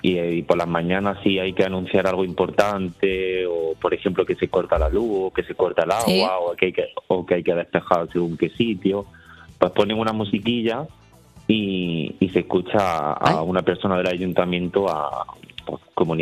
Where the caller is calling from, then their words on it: Válor, Andalusia, Spain; Pues mira, te llamo desde Valor, que es un pueblo de la Alpujarra de Granada.